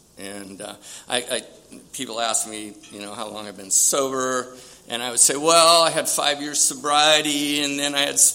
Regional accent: San Diego, California, United States; I was born and raised here in San Diego, over in Paradise Hills. I was born at Paradise Valley Hospital.

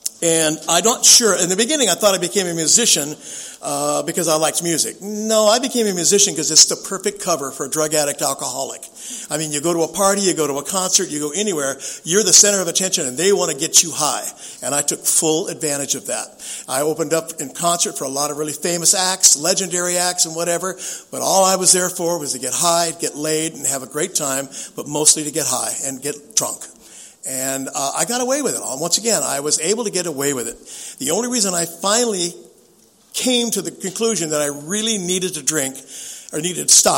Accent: San Diego, California, United States; also born or lived in San Francisco; I figured the problem was because I'm a musician, I'm growing up in San Diego, I need to get out of here. I need to do a geographic. So I moved up to San Francisco, into the Bay Area.

